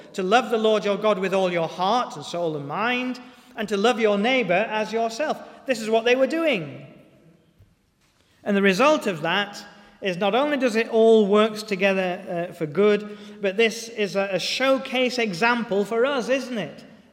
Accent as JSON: {"language": "English", "country": "United Kingdom", "said": "And we're British, we're polite, we don't like to talk about these things."}